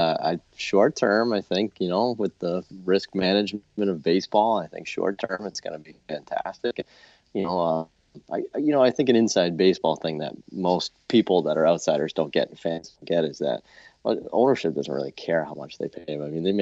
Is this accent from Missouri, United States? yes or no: no; Boston, Massachusetts, United States; I mean, growing up in Boston, obviously, it's, you know, one, it's a sports town, I guess.